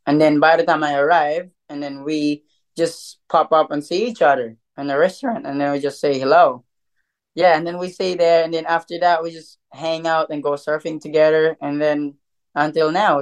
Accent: Philippines; I represent Philippines because I'm from Philippines

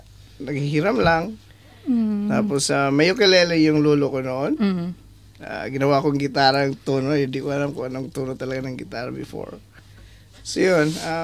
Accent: Bicol Region, Philippines; Well, story ko po sa music, nag-start a first year high school doon sa probinsya namin.

